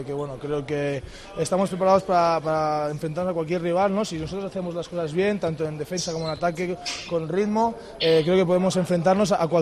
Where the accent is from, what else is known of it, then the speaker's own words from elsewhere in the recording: Spain; somos de España